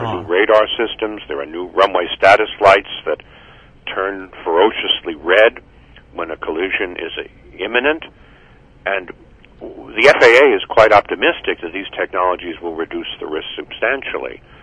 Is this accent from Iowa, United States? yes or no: no; Brooklyn, New York, United States; I'm from Brooklyn